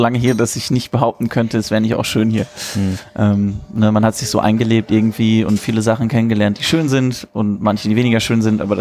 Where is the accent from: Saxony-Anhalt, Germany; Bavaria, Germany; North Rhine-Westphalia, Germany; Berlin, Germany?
North Rhine-Westphalia, Germany; Dortmund; now in Frankfurt, Germany; Ja, ich komme ursprünglich aus Dortmund und mein Herz schlägt auch immer noch in Dortmund mit Sicherheit ein bisschen. Ist eine sehr heimatliebende Stadt. Und ich bin nach Frankfurt gekommen